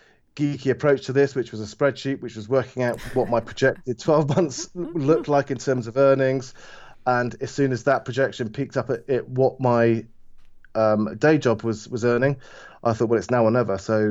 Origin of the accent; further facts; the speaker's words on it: Bristol, South West England, United Kingdom; probably more popular was the ones of my hometown, Bristol, in the UK.